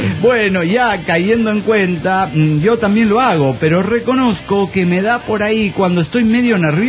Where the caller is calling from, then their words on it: Morelia, Michoacán, Mexico; Soy el culerillo de Morelia, Michoacán, México.